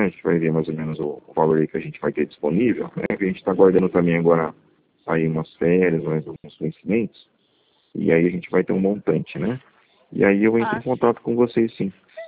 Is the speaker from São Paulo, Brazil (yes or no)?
yes; São Carlos, São Paulo, Brazil; eu sou de São Carlos, né?